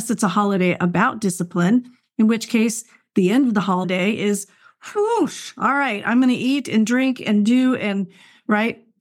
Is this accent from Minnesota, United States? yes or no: no; Michigan, United States; also born or lived in Texas; I grew up in Michigan. I grew up where, you know, it was cloudy, cloudy, cloudy.